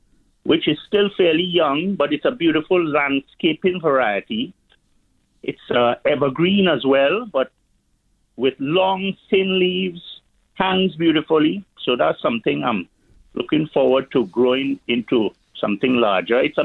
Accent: Trinidad & Tobago; moved away as an adult; I'm from Trinidad.

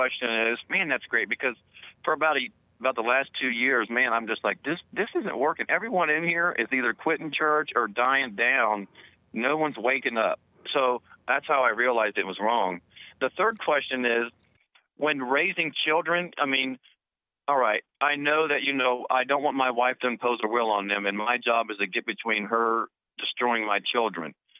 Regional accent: Kentucky, United States; Like, where I grew up, I grew up in Kentucky, every white person that I seen looked and acted like my mom and dad.

